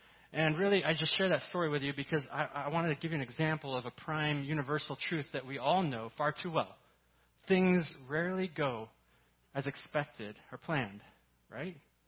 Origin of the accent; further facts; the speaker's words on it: Lake Havasu City, Arizona, United States; I grew up in Lake Havasu City, not too far from here. I'm a desert rat, and my dad was a preacher, so every Christmas we were at the church.